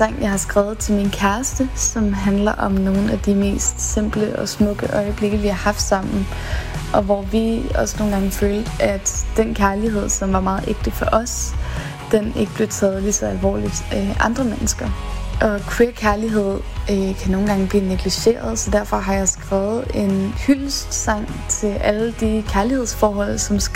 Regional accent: Svendborg, Region of Southern Denmark, Denmark; now in Copenhagen, Denmark; Men så flyttede jeg fra Svendborg til København og blev sangskriver i stedet.

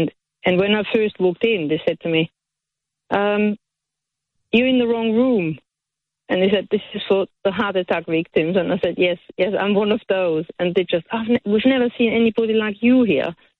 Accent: Austria; English is a second language; You know, I'm from Austria, so obviously. You can hear I'm not from around here.

